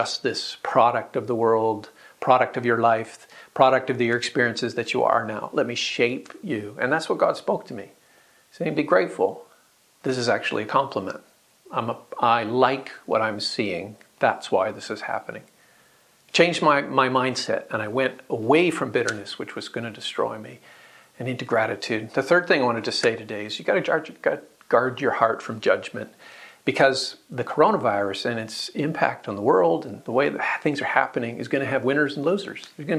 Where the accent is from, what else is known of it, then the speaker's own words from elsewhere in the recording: Kelowna, British Columbia, Canada; I was on a long trip driving between my hometown of Kelowna, to Vancouver